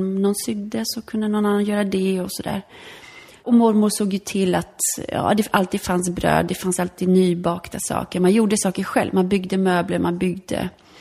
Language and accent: Swedish; Poland; Alltså min barndom i Polen var ju enligt mig då, ur ett barns perspektiv, så var det ju väldigt lyckligt.